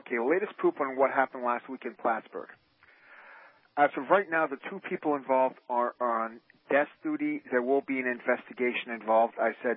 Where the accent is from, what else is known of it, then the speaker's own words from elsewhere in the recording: Canada; Remember, I'm Canadian, but don't hold that against me.